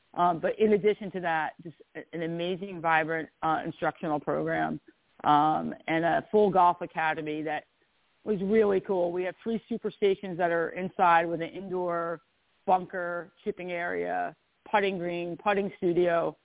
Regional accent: New Jersey, United States; I started at Chelsea Piers last April, and I'm from New Jersey. I'm a Jersey girl, and I never expected that I was going to make a move into Manhattan at all.

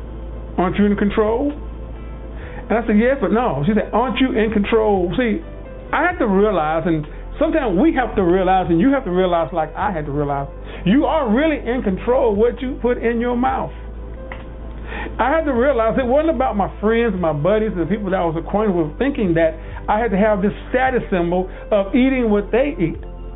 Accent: the South, United States; I'm going to be honest, I'm from the South Southern boy.

